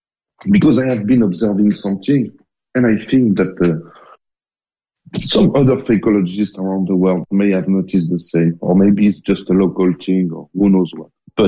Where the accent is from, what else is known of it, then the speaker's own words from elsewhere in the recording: Geneva, Switzerland; from Geneva, Switzerland